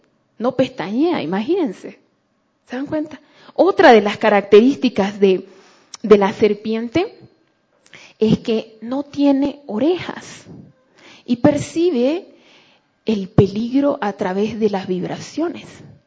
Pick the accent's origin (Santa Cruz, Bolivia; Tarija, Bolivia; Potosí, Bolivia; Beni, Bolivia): Beni, Bolivia; now in La Paz, Bolivia; yo crecí en el Beni, en el Oriente. En el Oriente, y no en un pueblo grande, sino en un pueblo bien chiquitito.